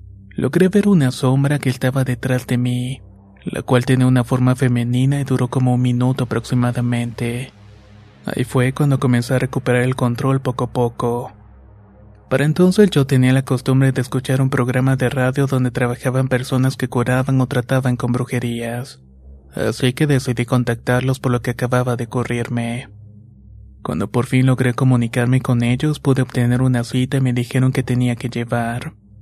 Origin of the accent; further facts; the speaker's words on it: Rayón, San Luis Potosí, Mexico; Soy originario de Rayón, San Luis Potosí.